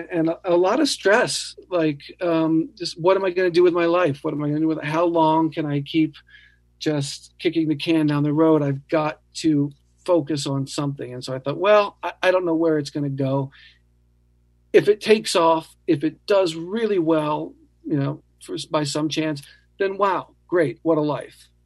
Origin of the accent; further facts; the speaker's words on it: New Orleans, Louisiana, United States; Growing up in New Orleans, I used to go to Jazz Fest.